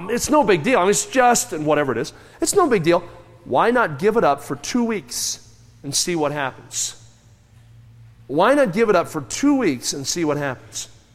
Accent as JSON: {"language": "English", "town": "Kansas City", "country": "United States", "said": "I'm from Kansas City, so I often am traveling through St. Louis, Missouri on my way somewhere."}